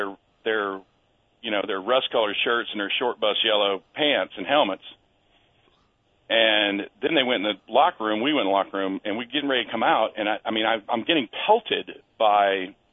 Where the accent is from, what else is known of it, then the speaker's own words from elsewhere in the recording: North Carolina, United States; And I'm from North Carolina, so, you know, I grew up with Clemson, South Carolina, Duke, Carolina, Auburn, Alabama.